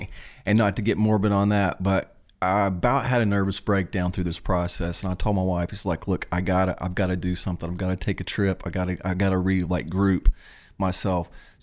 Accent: Knoxville, Tennessee, United States; now in Memphis, United States; So I grew up in Knoxville, Tennessee. I lived there most of my life, moved to Memphis.

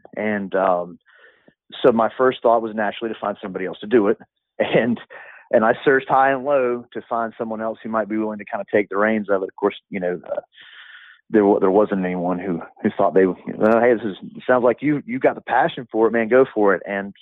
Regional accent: Greenwood, South Carolina, United States; we have a really cool facility here in my hometown of Greenwood, South Carolina

